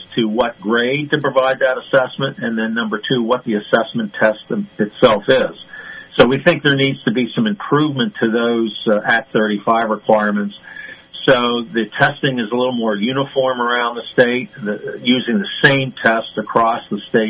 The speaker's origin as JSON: {"language": "English", "region": "Pennsylvania", "country": "United States", "tie": "born or raised there", "lives_now": "Chester County, United States", "said": "I was born and raised in Western PA, went to school in Central Pennsylvania, Dickinson College, and then Dickinson Law, and then gravitated down to Chester County in southeastern Pennsylvania after law school"}